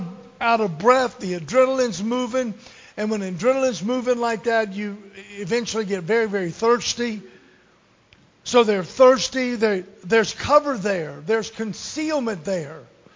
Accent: Lynchburg, Virginia, United States; One of them moved from our ministry in Rockford and moved to Lynchburg, my hometown.

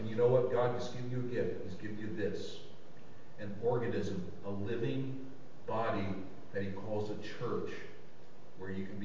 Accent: Ohio, United States; also born or lived in Georgia, United States; I'm not a West Virginian. I grew up in Ohio. Spent 17, 20 years in Georgia. I'm not a West Virginian.

